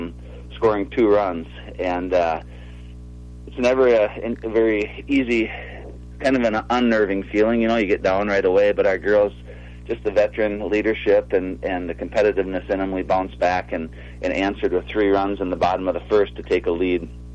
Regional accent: Slayton, Minnesota, United States; a lot of people that I recognize from my hometown of Slayton.

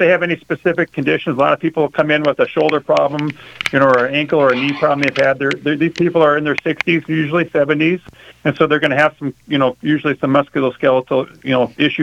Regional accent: Minnesota, United States; I'm from Minnesota

